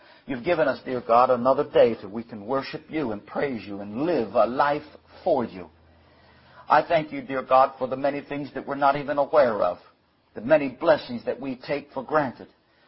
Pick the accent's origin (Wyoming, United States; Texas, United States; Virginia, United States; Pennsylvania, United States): Virginia, United States; now in Maryland, United States; I live right now in Maryland. I was born and raised in Virginia, moved to Maryland, then came back to Virginia, and moved back to Maryland.